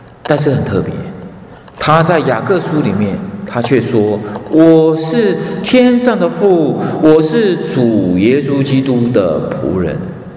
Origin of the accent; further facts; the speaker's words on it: Taiwan; moved away as an adult; now in Canada; 我是从台湾来的，我以前是牙医